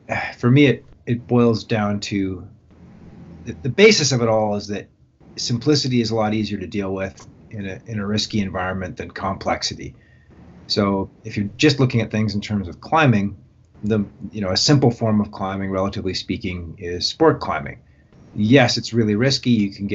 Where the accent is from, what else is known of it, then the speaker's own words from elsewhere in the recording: Calgary, Alberta, Canada; also born or lived in Jasper / Colorado; now in Canmore, Canada; Yeah, I mean, I grew up in outside of the Canadian Rockies in a town called Calgary and a city called Calgary, and then eventually moved up to Jasper and then lived in Colorado, but always in the Rocky Mountains, either in Canada or the U.S.